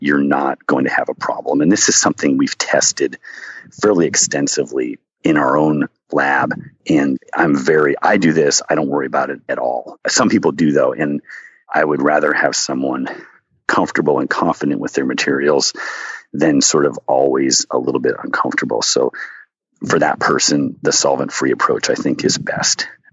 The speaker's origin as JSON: {"language": "English", "region": "Maine", "country": "United States", "tie": "born or raised there", "said": "I grew up in Maine, and he has a point, for sure."}